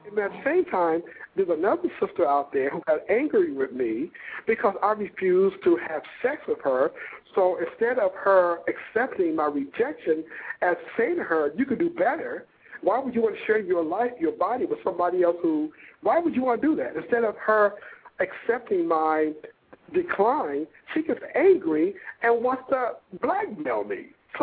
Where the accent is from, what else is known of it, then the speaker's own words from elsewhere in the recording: Springfield, Ohio, United States; Yeah. I grew up in Springfield. That's where I grew up.